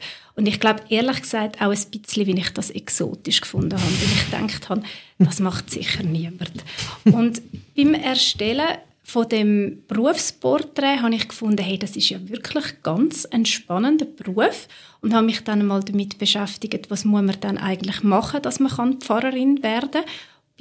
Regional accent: Zurich, Switzerland; Ich bin eben nicht in Zürich selber aufgewachsen, sondern am Zürichsee, also so in einer kleineren Gemeinde.

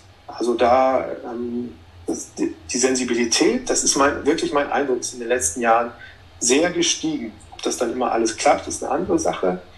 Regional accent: Aachen, North Rhine-Westphalia, Germany; da wo ich groß geworden bin, in Aachen

